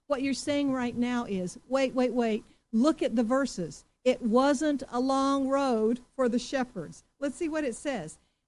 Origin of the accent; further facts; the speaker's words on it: Singapore; also born or lived in United States; although I'm from the U.S. and I'm American, I grew up in Singapore, and I grew up in Singapore in the 60s, and I still remember engagements in the church in Singapore.